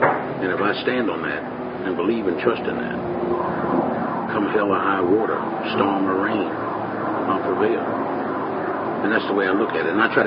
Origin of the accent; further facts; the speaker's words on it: Philadelphia, Pennsylvania, United States; Basically, that's when we grew up in church in West Philadelphia.